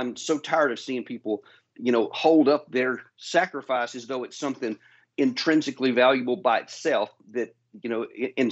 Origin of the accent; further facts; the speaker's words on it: United States; I'm an American guy.